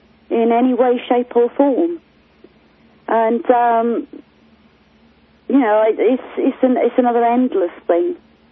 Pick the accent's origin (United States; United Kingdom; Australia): United Kingdom; Wales; I'm Welsh, you see. I've got no allegiance at all to England.